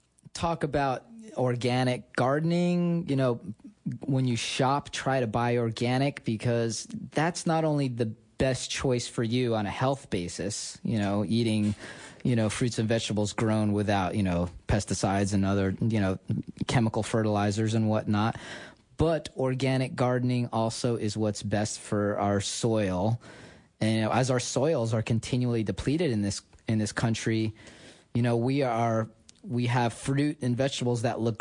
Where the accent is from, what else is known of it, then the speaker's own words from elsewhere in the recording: New York, United States; Yeah, I'm a New Yorker. I grew up, you know, watching them pollute the Hudson.